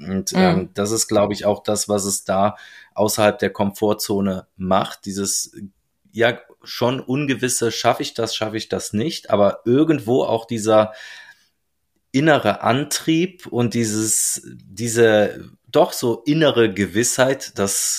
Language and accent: German; Cologne, North Rhine-Westphalia, Germany; so wie wir in Köln gerne sagen, wo ich herkomme